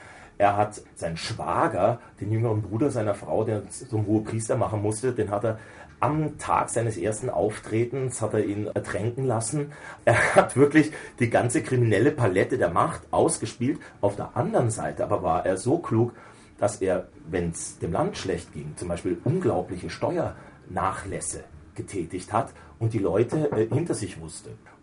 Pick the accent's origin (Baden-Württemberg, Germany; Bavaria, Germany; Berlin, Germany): Bavaria, Germany; Memmingen; Also da, wo ich herkomme, Memmingen, das ist ein kleiner Ort, relativ klein, 40.000 Einwohner.